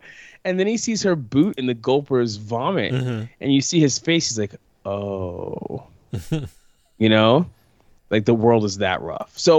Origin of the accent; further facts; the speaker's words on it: New York, United States; I'm from New York and I used to get skeeved out when people would wear sandals